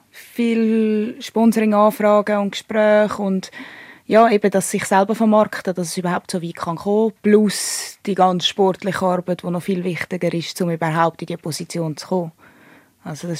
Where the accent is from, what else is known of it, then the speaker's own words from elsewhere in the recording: Switzerland; Und das allein finde ich als Schweizer Profisportler so extrem cool.